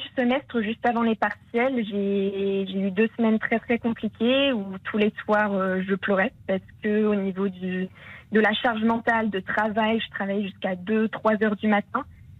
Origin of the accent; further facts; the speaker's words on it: Brittany, France; now in Paris, France; Alors, je viens de Bretagne, du Morbihan.